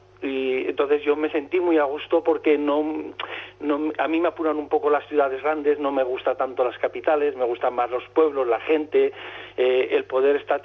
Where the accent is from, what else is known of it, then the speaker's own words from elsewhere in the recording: Tarazona, Aragon, Spain; empecé haciendo cosillas de mi pueblo, que hay otra página que se llama Pateando Tarazona